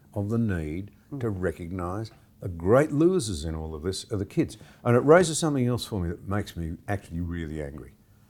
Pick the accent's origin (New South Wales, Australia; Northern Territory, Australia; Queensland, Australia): New South Wales, Australia; Gunnedah; I grew up in the Gunnedah area, went to school in Gunnedah.